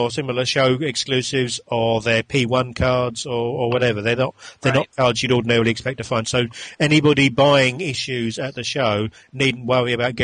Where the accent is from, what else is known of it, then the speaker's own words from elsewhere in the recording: United States; I'm American, so, you know.